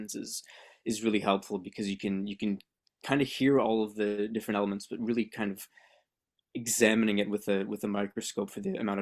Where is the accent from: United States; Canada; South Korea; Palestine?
Canada; Toronto, Ontario; also born or lived in Montreal, Canada; I grew up in Toronto, but Montreal was wonderful.